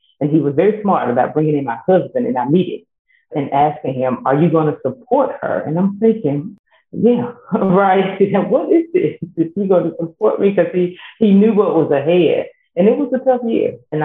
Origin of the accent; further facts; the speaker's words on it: Jackson, Mississippi, United States; now in Madison, United States; from Jackson, Mississippi. I live in the suburbs of Jackson in Madison.